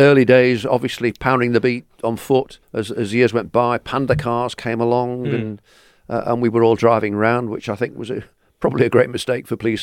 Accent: Salford, North West England, United Kingdom; also born or lived in Manchester; was my hometown, very much Northern England.

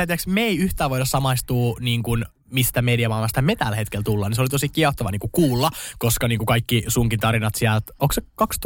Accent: Salo, Southwest Finland, Finland; moved away as an adult; now in Helsinki, Finland; Mä oon siis Salossa asunut koko elämäni ja muutin 2023 vasta niin kuin Helsinkiin.

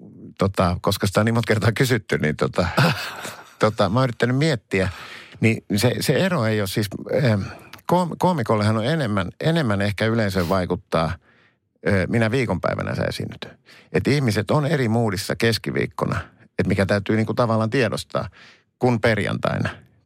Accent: Helsinki, Uusimaa, Finland; kun mä oon helsinkiläinen.

